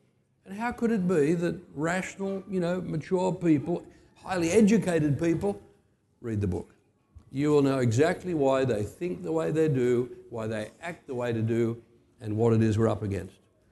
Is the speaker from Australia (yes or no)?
yes; Australia; You know, I grew up in Australia where politicians could reason, they could debate